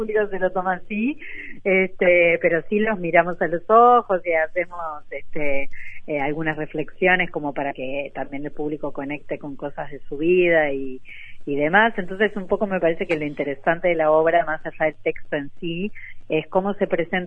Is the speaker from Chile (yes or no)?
no; Uruguay; soy una actriz uruguaya, me dedico a esto